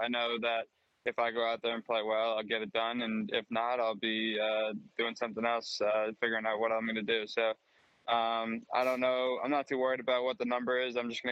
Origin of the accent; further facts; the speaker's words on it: Northeast, United States; You know, I'm from the Northeast, and a lot of the courses at home are just kind of big golf courses